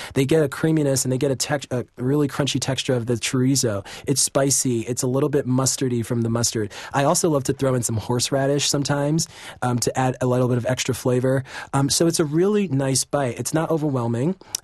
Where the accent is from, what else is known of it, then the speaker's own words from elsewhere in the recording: New York City, New York, United States; I'm from New York City, but my father, who's from the South, loved making a deviled egg.